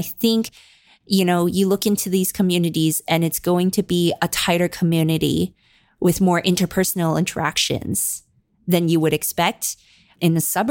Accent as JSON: {"language": "English", "country": "Hong Kong", "tie": "born or raised there", "said": "I was born in Hong Kong. I was raised partly in Hong Kong. I grew up with all the classist, racist, like internalized racism that Hong Kongers have."}